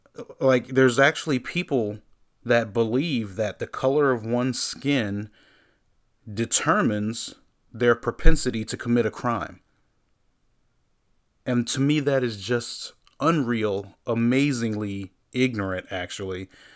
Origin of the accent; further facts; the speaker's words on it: Hampton, Virginia, United States; born there; We were born here. I was born in Hampton, Virginia.